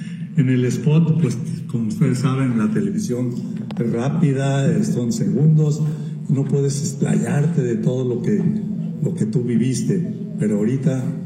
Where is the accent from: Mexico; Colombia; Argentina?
Mexico; como aficionado, como mexicano